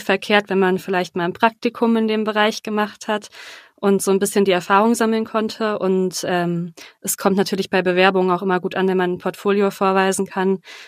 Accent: Hesse, Germany; now in Munich, Germany; Ich bin ursprünglich aus Hessen und bin dann aber umgezogen nach München

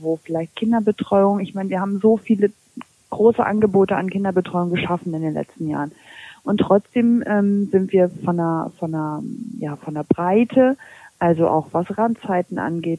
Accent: Lower Saxony, Germany; ich bin ja also auch ein Kind der Region. Ich komme zwar aus dem Landkreis Kloppenburg, habe gearbeitet in Flechtau und auch in der Region eigentlich immer.

